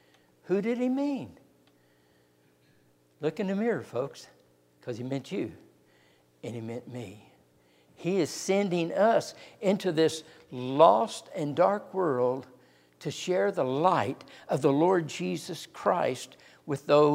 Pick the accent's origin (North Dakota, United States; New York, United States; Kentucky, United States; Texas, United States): Kentucky, United States; Since I'm from Kentucky, I like to mention Mammoth Cave here.